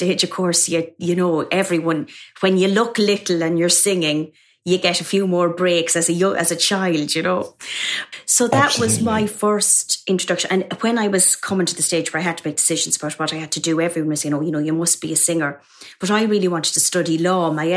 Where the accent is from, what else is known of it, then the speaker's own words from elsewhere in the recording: Mullingar, Westmeath, Ireland; I went to a nun school and it was in a convent in my hometown of Mullingar in Ireland.